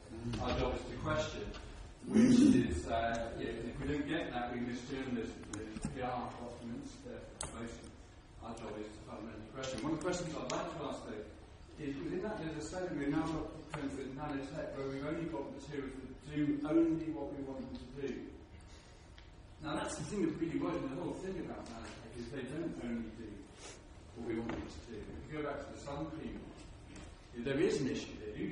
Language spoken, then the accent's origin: English; Ireland; Well, I'm Irish, a journalist